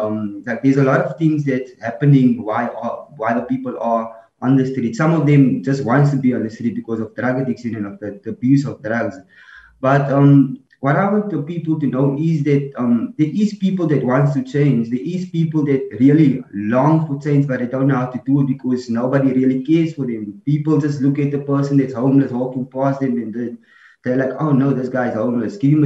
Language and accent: English; Mitchells Plain, Western Cape, South Africa; I'm originally from Mitchell's Plain